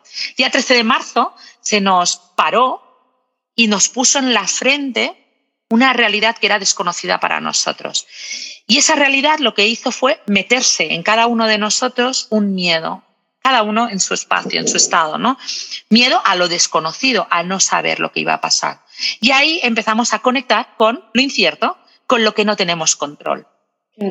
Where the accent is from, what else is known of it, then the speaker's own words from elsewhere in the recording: Barcelona, Catalonia, Spain; born there; yo me digo que soy barcelonesa de nacimiento y uruguaya de corazón. Mm-hmm. Esto me viene por parte de padre, que tengo toda la familia por parte de papá en Uruguay.